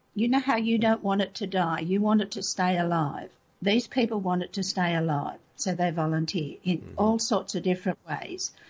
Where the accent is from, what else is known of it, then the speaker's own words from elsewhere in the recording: Scotland, United Kingdom; And I'm very Scottish, see?